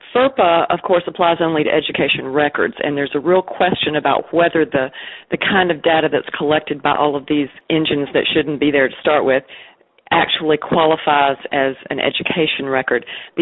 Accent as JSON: {"language": "English", "region": "Georgia", "country": "United States", "said": "I'm from Georgia"}